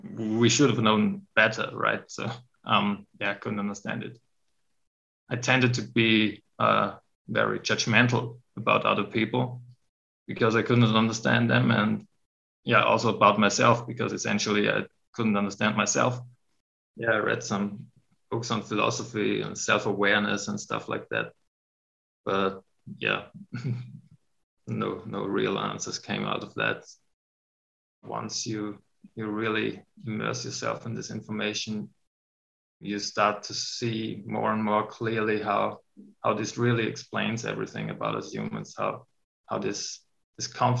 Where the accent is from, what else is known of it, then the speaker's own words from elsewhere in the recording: Obdach, Styria, Austria; English is a second language; now in Graz, Austria; I was born in Austria, a little area called Obdach in the province of Styria. Grew up there, went to school there. Then I studied in Graz, moved back home again. And then when I met my girlfriend, I moved to Graz again. And I'm now living and working in Graz